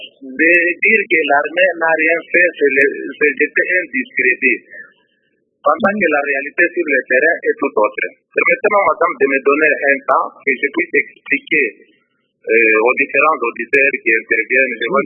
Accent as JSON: {"language": "French", "country": "DR Congo", "said": "je suis un Congolais"}